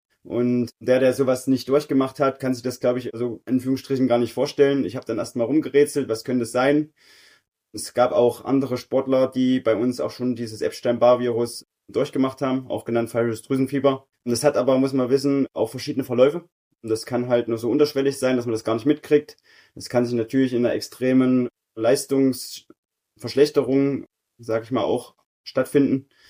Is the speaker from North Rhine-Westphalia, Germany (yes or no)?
no; Großbreitenbach, Thuringia, Germany; born there; also ich bin gebürtig aus Großbreitenbach im Thüringer Wald, da wo auch Andrea Henkel, Peter Sendel herkommen.